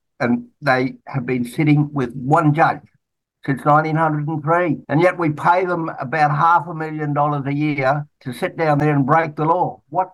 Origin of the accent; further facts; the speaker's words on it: Queensland, Australia; I was born in Queensland, and I spent the first 60 years of my life there